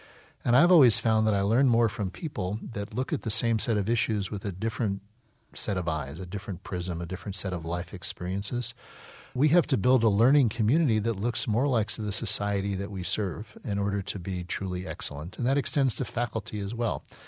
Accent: United States; But, you know, as a kid growing up in America, you're surrounded by sports.

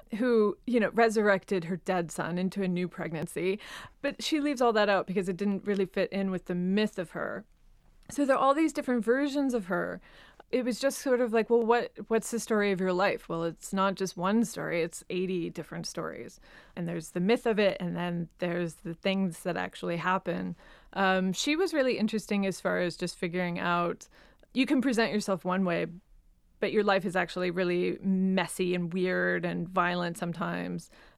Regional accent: Kansas, United States; born there; I was born in Kansas in a very small town in a very kind of, you know, conservative, controlling family.

